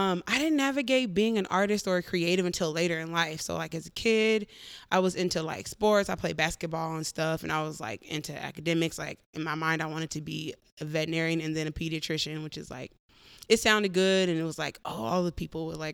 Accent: Oakland, California, United States; now in Portland, United States; I'm from Oakland, specifically from East Oakland, California. Born and raised. I've traveled a lot around the world, but like Oakland is my home.

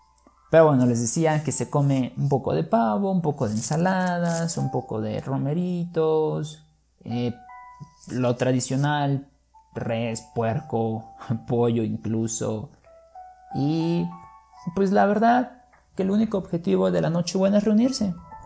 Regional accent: Guerrero, Mexico; Mi familia, es decir, mis padres, mis hermanos y yo pasamos Navidad en un pequeño pueblo en Guerrero, que es. Ese es el lugar de donde yo soy, es donde yo nací.

